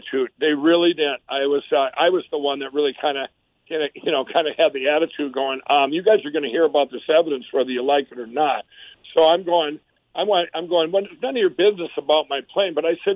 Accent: Mankato, Minnesota, United States; born there; we stopped it to get something to eat at a drive-thru in Mankato, Minnesota, which is my original, where I was born.

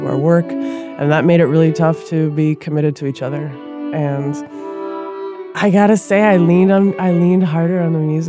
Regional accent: Minneapolis, Minnesota, United States; So I grew up in South Minneapolis, and my mom was Puerto Rican from New York. My dad was a Midwestern guy

